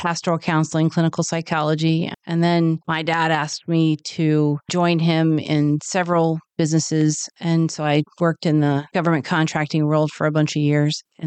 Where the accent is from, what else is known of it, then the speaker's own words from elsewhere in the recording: Ashton, United States; Where I grew up in Ashton